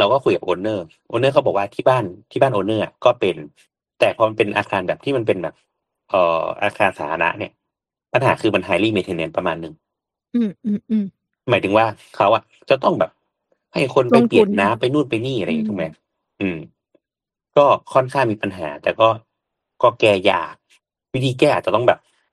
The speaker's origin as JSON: {"language": "Thai", "region": "Northern Thailand", "country": "Thailand", "said": "เพราะว่าเราก็คือมาจากภาคเหนือเนาะมันไม่ได้มีความชื้นประมาณนี้"}